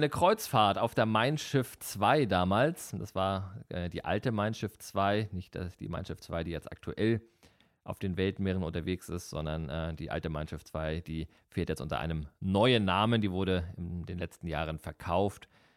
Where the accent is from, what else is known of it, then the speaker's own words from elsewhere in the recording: Kiel, Schleswig-Holstein, Germany; Ich bin halt hier in Kiel geboren, ich lebe hier, ich bin hier wohntechnisch tatsächlich noch nicht rausgekommen aus der Stadt.